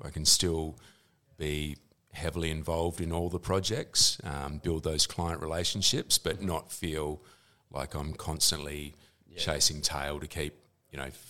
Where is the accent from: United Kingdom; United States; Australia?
Australia; Busselton, Western Australia; worked for bricklayers when I was growing up in Busselton.